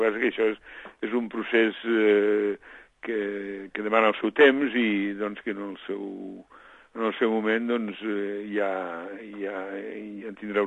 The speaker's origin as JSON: {"language": "Catalan", "region": "Catalonia", "country": "Spain", "said": "jo soc de l'Urgell, però més o menys venim del mateix lloc."}